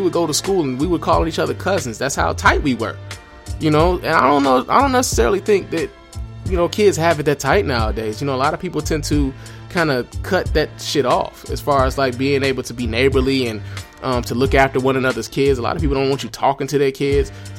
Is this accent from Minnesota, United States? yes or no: no; Detroit, Michigan, United States; I grew up in Detroit I moved to Detroit in 86.